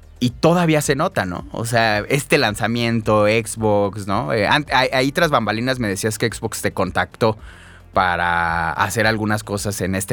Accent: Uruapan, Michoacán, Mexico; yo soy de Uruapan, Michoacán.

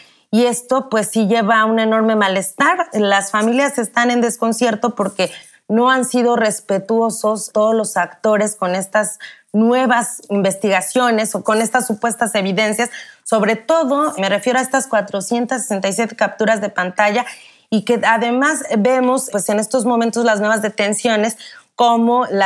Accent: Mexico; nos prometía como mexicanos que íbamos a saber la verdad

